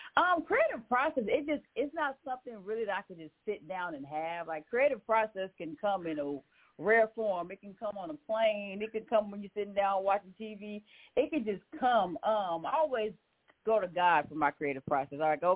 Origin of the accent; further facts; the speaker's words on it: San Antonio, Texas, United States; I grew up in San Antonio, Texas, so San Antonio, just put it out there, it's like 6% black, right?